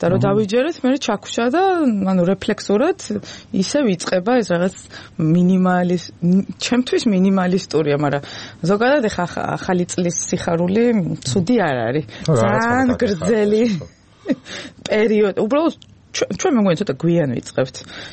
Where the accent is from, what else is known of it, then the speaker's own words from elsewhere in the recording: Kakheti, Georgia; ჯერერთი რო კახელი ვარ. მე რე ქიზიყელი.